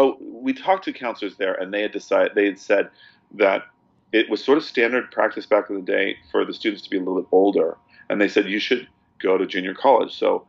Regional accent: San Francisco, California, United States; This is the San Francisco Bay Area.

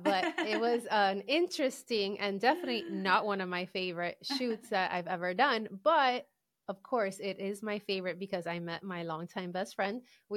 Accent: Miami, Florida, United States; we both moved to Miami, which is my hometown.

